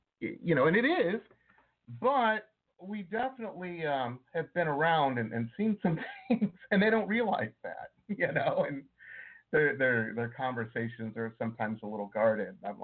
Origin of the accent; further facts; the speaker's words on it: Detroit, Michigan, United States; I grew up in Metro Detroit.